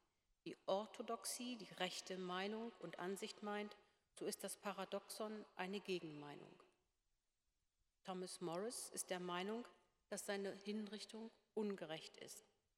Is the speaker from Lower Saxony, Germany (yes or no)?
yes; Lower Saxony, Germany; Zu Hause sprechen wir Plattdeutsch. Im Oldenburger Land, wo ich groß geworden bin, ist das Platt noch heute relativ verbreitet.